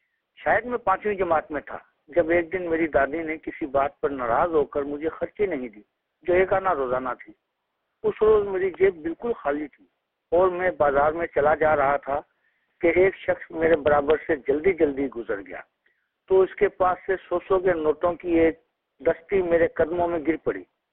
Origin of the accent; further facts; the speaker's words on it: Digri, Sindh, Pakistan; ہمارا شہر ڈگری ضلع میرپورخاص سندھ کا ایک بڑا شہر اور تعلقہ بھی ہے.